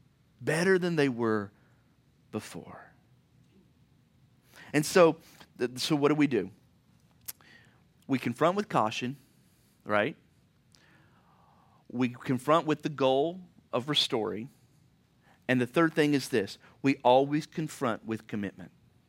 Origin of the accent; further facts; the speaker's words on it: Kentucky, United States; I'm from Kentucky, too many vowels for me.